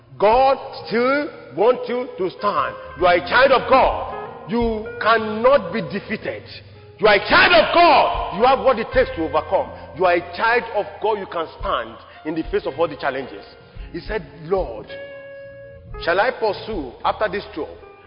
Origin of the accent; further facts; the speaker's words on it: Nigeria; I'm a Nigerian.